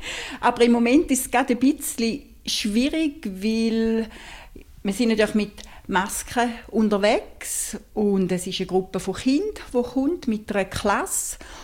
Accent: St. Gallen, Switzerland; Ich komme aus St. Gallen. Ich bin 53

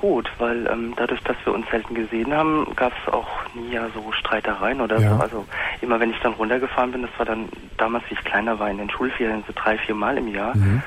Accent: Germany; Ich bin Deutscher, ich bin hier geboren.

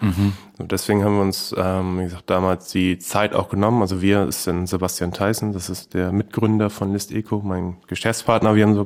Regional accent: Heidenau, Lower Saxony, Germany; now in Cologne, Germany; ich bin aufgewachsen in Niedersachsen, in einem kleineren Örtchen mit ungefähr 2.500 Einwohnern. Das heißt Heidenau. Das ist zwischen Hamburg und Bremen eigentlich. Genau, und da bin ich dann 2012 von da nach Köln gezogen.

